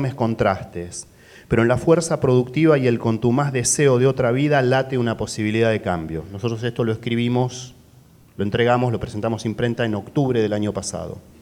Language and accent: Spanish; Buenos Aires, Argentina; now in Rosario, Argentina; Nosotros somos dos personas de afuera de Rosario que somos rosarinos. Yo soy porteño, Germán es santafesino. Acá elegimos vivir todos los días. Acá hicimos rancho, estudiamos, tuvimos las crías. y acá nos quedamos